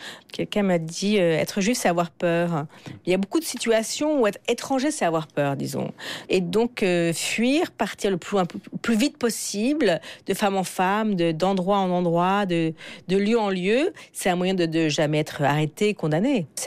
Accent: France; Je suis une petite fille d'immigrée, je ne l'oublierai jamais, je ne l'oublie pas, ça fait partie de ma vie. Mais je ne suis pas coupable, je suis française

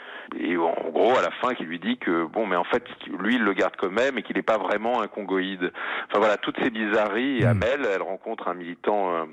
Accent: France; Moi, je suis français, je suis supporter du PSG, il se trouve que je suis juif

